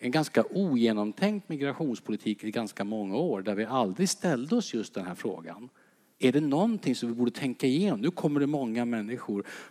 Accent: Södermanland, Sweden; jag är uppvuxen utanför Eskilstuna.

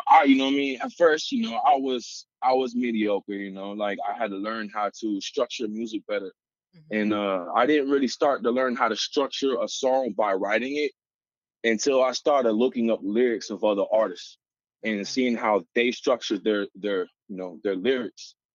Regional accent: Florida, United States; I'm from Full On Beach, Florida.

